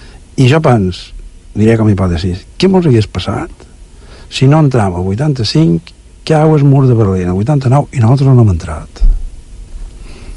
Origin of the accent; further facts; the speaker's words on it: Balearic Islands, Spain; jo som de Mallorca, sí, dic, d'allà on és el Nadal